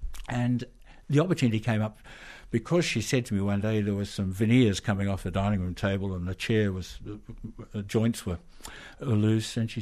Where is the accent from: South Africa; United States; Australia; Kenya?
Australia; being Australian and her having spent so much time here, we spoke the same language. And she missed Australia